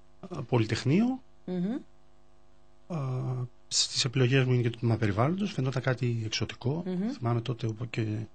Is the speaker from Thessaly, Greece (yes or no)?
no; Kalamata, Peloponnese, Greece; μεγάλωσα στην Καλαμάτα, σχολείο. Όπως το ξέρουμε, στο 7ο γυμνάσιο, 5ο στο Μπενάκι.